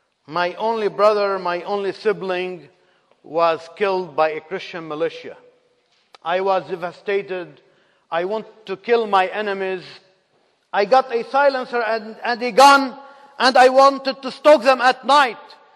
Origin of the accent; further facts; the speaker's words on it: Lebanon; born there; English is a second language; I was born in 1960 in Lebanon.